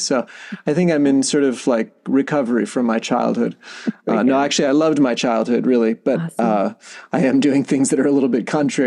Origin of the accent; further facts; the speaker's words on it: Virginia, United States; also born or lived in Connecticut; Well, I grew up in a Navy family. I was My dad was in submarines, so I started in Connecticut, lived there only 2 years and moved another five or six times, cross country four times. Eventually landed in Northern Virginia for high school